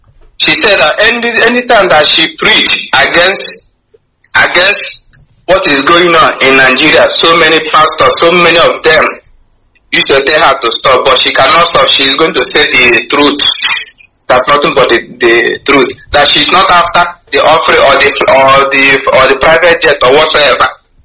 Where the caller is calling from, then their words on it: Senegal; I'm calling from Senegal.